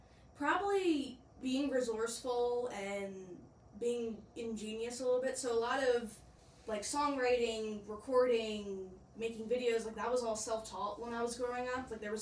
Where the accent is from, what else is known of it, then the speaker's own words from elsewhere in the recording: Philadelphia, Pennsylvania, United States; So I grew up in South Philly, 15-minute walk max.